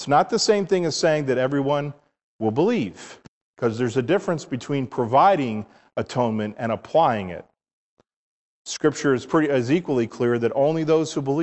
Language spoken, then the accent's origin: English; New York, United States; I grew up in New York, and we have four seasons, you know, summer, fall, winter, and spring.